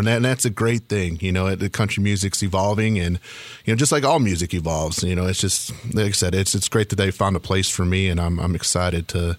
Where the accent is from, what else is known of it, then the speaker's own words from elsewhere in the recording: Hammond, Indiana, United States; Yes, born and raised in Hammond, Indiana. Grew up there and went to high school in Calumet City.